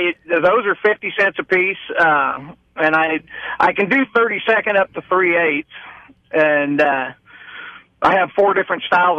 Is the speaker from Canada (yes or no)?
no; Kansas City, United States; Unfortunately, I know you're from out in Colorado, and I'm from Kansas City.